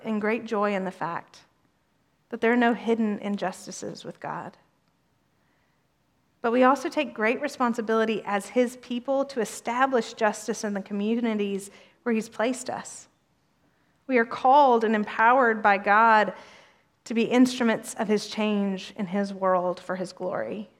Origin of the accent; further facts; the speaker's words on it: Alabama, United States; I'm from Alabama, and I was in Alabama, and I'm like, I know that tone.